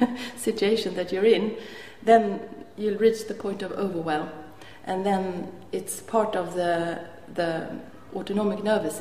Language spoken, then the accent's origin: English; Sweden; English is a second language; I'm from Sweden